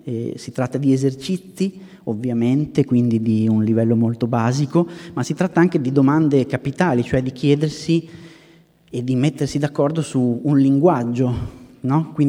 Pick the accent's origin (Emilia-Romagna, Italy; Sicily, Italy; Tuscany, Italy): Emilia-Romagna, Italy; Ravenna; Io sono di Ravenna, quindi ho un legame abbastanza diretto, geografico, ma non solo, diciamo così.